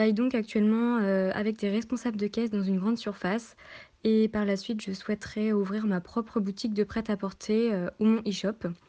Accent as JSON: {"language": "French", "region": "Pays de la Loire", "country": "France", "said": "24 ans et j'habite à La Flèche, une ville qui se situe près du Mans dans le département de la Sarthe. Je viens de la région des Pays de la Loire."}